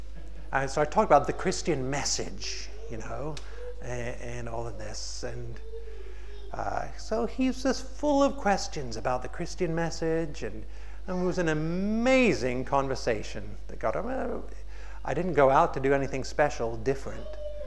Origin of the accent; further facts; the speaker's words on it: India; born there; I was born in India. My mom and dad were missionaries over there.